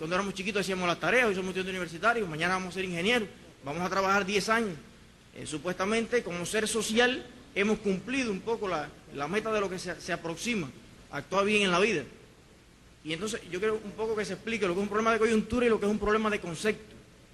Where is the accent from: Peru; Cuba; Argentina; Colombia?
Cuba; Puerto Padre, Las Tunas; yo represento a un pueblo que es tal vez de los más atrasados de Cuba. Yo soy del campo de Puerto Padre de Las Tunas.